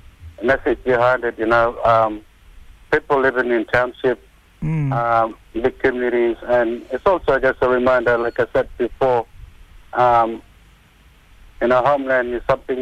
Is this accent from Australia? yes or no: yes; Northern Territory, Australia; We're from little homeland called Bunyala or Yopra in Blue Mud Bay.